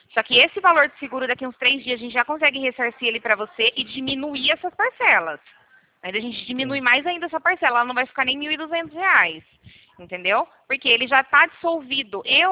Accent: Rio Claro, São Paulo, Brazil; a gente é do interior de São Paulo, Rio Claro.

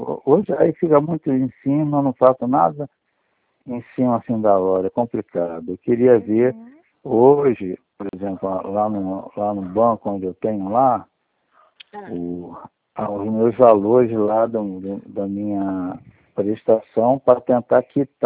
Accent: Rio de Janeiro, Brazil; Eu sou do Rio.

